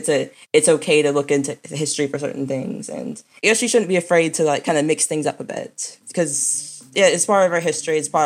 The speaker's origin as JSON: {"language": "English", "region": "Virginia", "country": "United States", "tie": "born or raised there", "said": "I grew up in Virginia, which is like every part of the state is covered in history."}